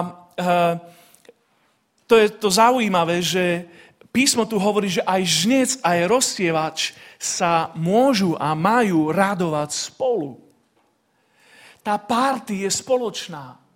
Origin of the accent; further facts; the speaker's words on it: Nesvady, Nitra Region, Slovakia; Keď som vyrastal v tínedžerských rokoch v Nesvadoch, tak Nesvady sme volávali, že hlavné mesto papriky.